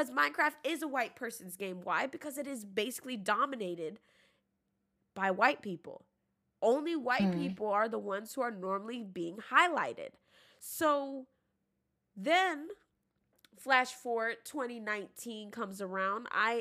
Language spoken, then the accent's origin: English; San Diego, California, United States; moved away; I mean, growing up, I'm from San Diego and I moved to Florida. That was already a culture shock, seeing how these Black people are versus the Black people I knew in California.